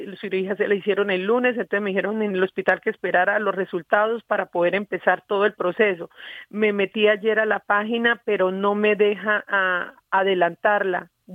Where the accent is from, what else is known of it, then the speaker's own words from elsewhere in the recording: Santander, Colombia; Sí, claro, mi familia, todos somos santandereanos.